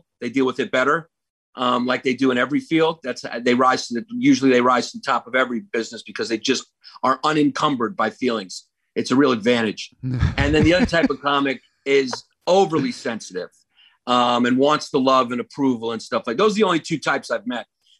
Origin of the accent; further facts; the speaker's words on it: New York, United States; also born or lived in Miami; So the Greek guy, obviously, I'm Greek. Maurice's, you know, Puerto Rican. I grew up around Puerto Ricans, dating Puerto Ricans. I'm from New York.